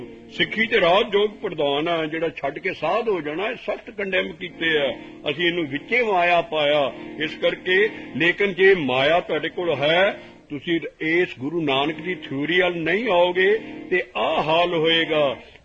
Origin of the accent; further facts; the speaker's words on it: Punjab, India; ਸਾਡਾ ਪਿੰਡ ਬਕੇਰੀਆਲ ਸੀ, ਉੱਥੇ ਅਸੀਂ ਸਾਨੂੰ ਪਹਿਲੀ ਵਾਰੀ ਜਲੰਧਰ ਵੱਡਾ ਇੰਜਣ ਦੇਖਿਆ